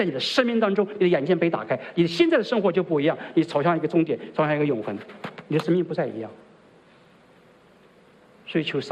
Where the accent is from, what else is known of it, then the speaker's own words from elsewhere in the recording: China; 我们中国人很聪明的，对不对？